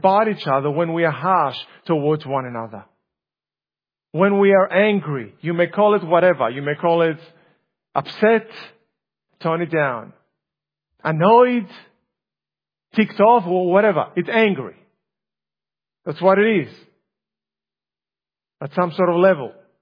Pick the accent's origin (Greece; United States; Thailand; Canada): Greece; English is a second language; now in Australia; when I was growing up in Greece, back in the day, many years ago, many decades ago, seeing a stray dog in Greece meant something else.